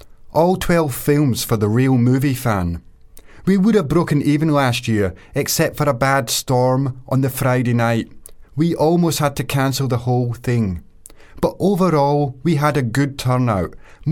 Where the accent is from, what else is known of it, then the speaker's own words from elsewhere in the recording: Scotland, United Kingdom; from Scotland and I'm in fourth year journalism.